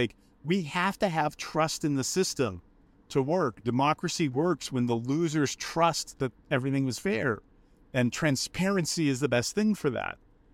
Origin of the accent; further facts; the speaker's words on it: Los Angeles, California, United States; So we're in Los Angeles. I grew up in Los Angeles. I remember the Rodney King riots.